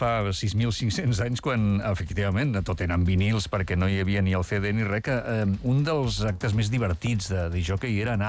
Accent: Barcelona, Catalonia, Spain; jo també soc de Barcelona i soc adoptat. Molt ben adoptat, per cert, eh? Molt ben acollit i em sento un penedesenc més.

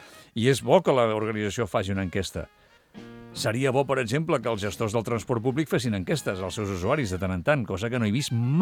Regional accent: Vilafranca del Penedès, Catalonia, Spain; som d'aquí, som de Vilafranca

